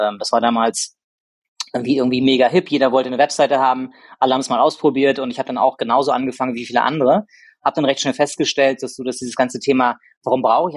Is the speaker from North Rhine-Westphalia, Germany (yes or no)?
no; Rostock, Mecklenburg-Vorpommern, Germany; born there; Ich bin gebürtiger Rostocker und da ist so Hamburg dann so die nächstgelegene größere Stadt, in der man dann auch arbeiten will.